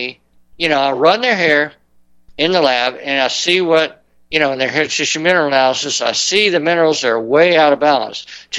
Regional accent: Florida, United States; I'm from Florida, you know, I know, okay?

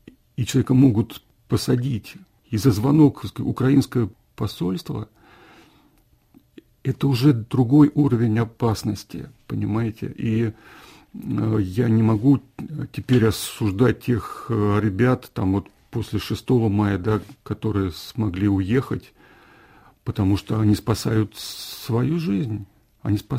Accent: Russia; moved away as an adult; also born or lived in Norway; я уехал из России, когда мне было уже достаточно лет, да, я всю жизнь прожил там

